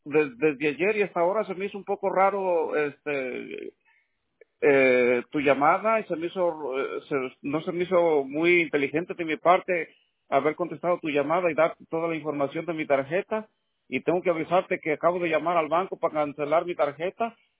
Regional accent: Veracruz, Mexico; Veracruz.

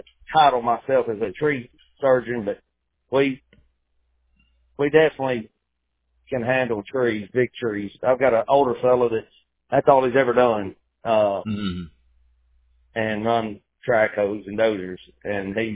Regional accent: Tennessee, United States; born there; I was born in Tennessee.

